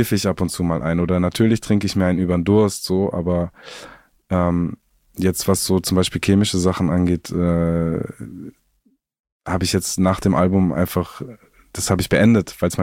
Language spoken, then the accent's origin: German; Southern Germany, Germany